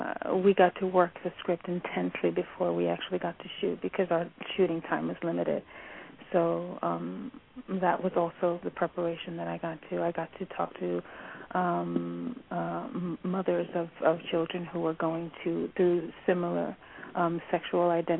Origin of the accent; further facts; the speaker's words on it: Bronx, New York, United States; I had a God-given preparation in two ways, in that I'm born and raised in the Bronx